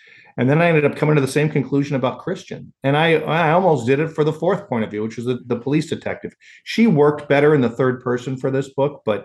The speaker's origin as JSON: {"language": "English", "town": "Chicago", "region": "Illinois", "country": "United States", "tie": "born or raised there", "said": "When I was growing up in Chicago, radio was fun."}